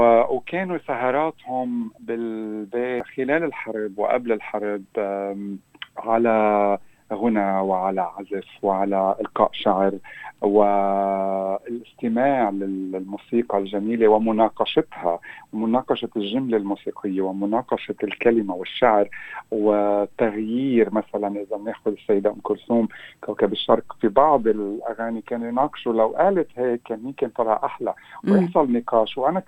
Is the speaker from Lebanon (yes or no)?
yes; South Governorate, Lebanon; أنا ولدت ونشأت في لبنان وبجنوب لبنان بالذات،